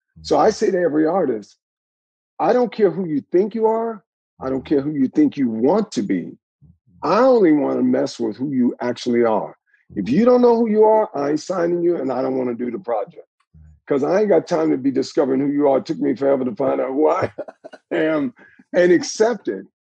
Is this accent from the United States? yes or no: yes; the South, United States; So what we have, which I grew up with in the South, is authenticity.